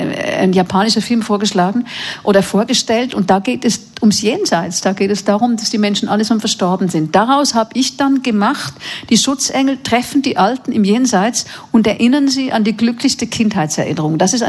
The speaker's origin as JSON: {"language": "German", "region": "Zurich", "country": "Switzerland", "said": "mit meiner Arbeit in Zürich, wie gesagt, da wo ich herkomme"}